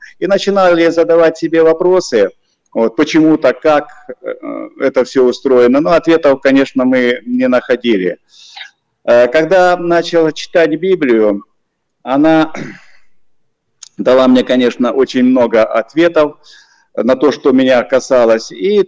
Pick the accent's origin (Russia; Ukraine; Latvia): Ukraine; Kherson Oblast; Родился я на Херсонщине, вырос там, учился.